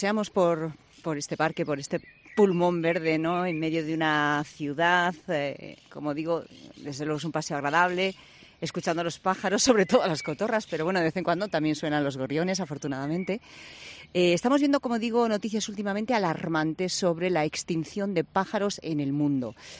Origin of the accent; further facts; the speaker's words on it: Castile, Spain; en mi pueblo, que es un pueblo de Castilla